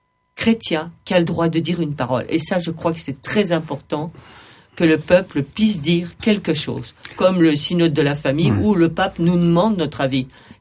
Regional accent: Nancy, Grand Est, France; je viens du diocèse de Nancy, et j'ai participé au synode à Nancy en 1989.

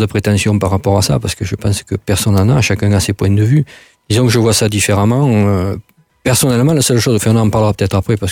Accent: Figeac, Occitanie, France; Je suis né à Figeac. Je suis resté à peu près 50 ans dans cette ville

